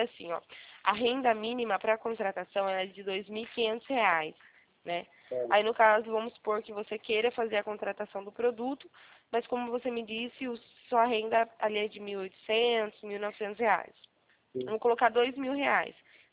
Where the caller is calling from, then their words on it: Araras, São Paulo, Brazil; Eu fico no interior de São Paulo, aqui na cidade de Araras.